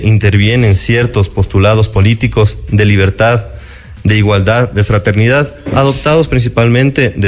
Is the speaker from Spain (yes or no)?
no; Ecuador; nos permite a nosotros el punto de inicio de nuestra identidad como ecuatorianos.